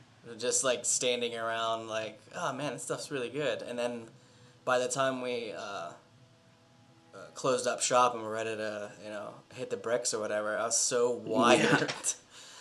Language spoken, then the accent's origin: English; Pittsburgh, Pennsylvania, United States; I can say from growing up around Pittsburgh that I didn't get into the local music scene like when I was in high school.